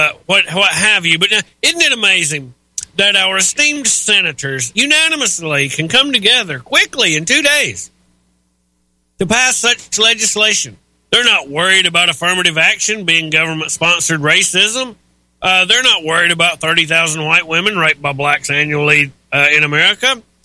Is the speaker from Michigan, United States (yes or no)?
no; Pennsylvania, United States; Unfortunately and regrettably, in my home state of Pennsylvania, we don't have time to list every incident